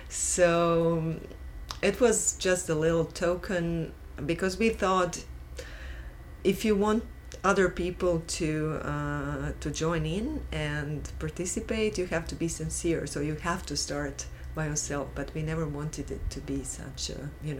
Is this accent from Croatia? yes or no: yes; Croatia; So we come from Croatia.